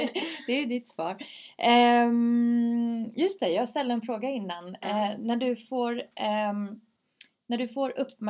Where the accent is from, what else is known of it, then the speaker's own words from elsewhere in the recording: Sweden; att när jag växte upp i Sverige, då fanns det inte ens liksom någon med mörkt hår på tv.